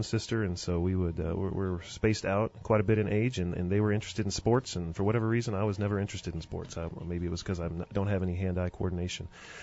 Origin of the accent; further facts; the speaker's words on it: Texas, United States; Well, I'm born and raised in Texas.